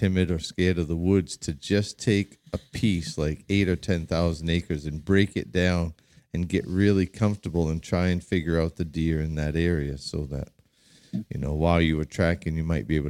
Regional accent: Maine, United States; So anyway, so I came from Southern Maine

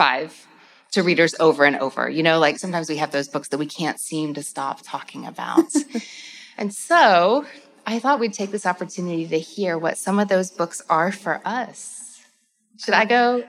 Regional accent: Louisville, Kentucky, United States; And y'all, I'm from Louisville, Kentucky, which is, you know, the South is not a monolith. That is its own place. I can almost see Indiana from my house.

